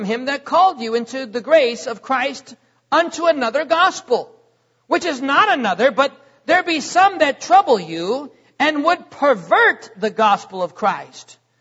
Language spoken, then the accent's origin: English; United States; Oh yes, ladies and gentlemen, I'm an American.